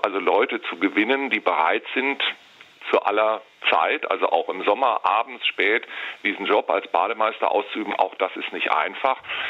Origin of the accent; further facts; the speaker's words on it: Bonn, North Rhine-Westphalia, Germany; wenn ich meine Heimatstadt Bonn anschaue